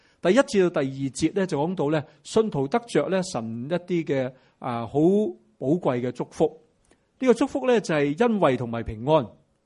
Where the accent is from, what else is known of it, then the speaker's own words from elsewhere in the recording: Hong Kong; 咁所以呢个咧都同我哋香港人咧都好息息相关。